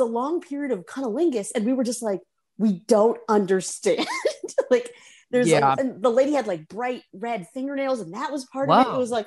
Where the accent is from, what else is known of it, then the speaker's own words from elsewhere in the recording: Charlotte, North Carolina, United States; So I am from Charlotte, North Carolina.